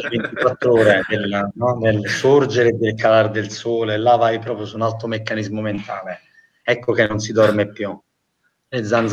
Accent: Naples, Campania, Italy; Non avrò mai più il coraggio di dire da napoletano, assolutamente.

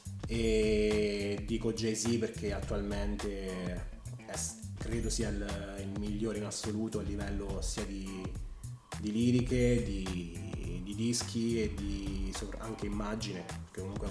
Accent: San Benedetto del Tronto, Marche, Italy; born there; now in Acquaviva Picena, Italy; vivo ad Acquaviva Picena, sono nato a San Benedetto già da quasi 30 anni.

